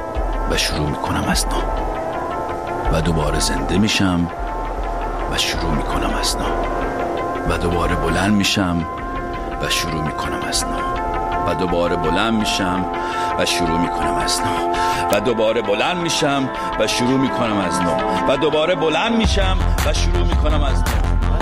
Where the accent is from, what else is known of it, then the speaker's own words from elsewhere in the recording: Iran; چون ما ایرانی هستیم